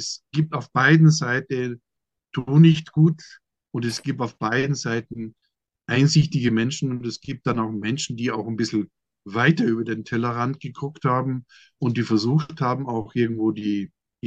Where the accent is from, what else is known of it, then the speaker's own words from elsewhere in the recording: Austria; Ich bin zwar in Österreich aufgewachsen, muss ich sagen, in die Welt gegangen